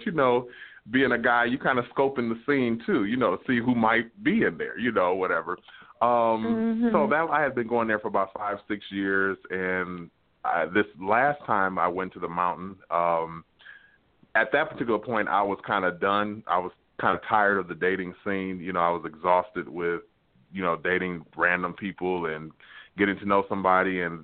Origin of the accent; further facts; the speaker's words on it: Detroit, Michigan, United States; now in California, United States; But when I came to California, cause I'm initially from Detroit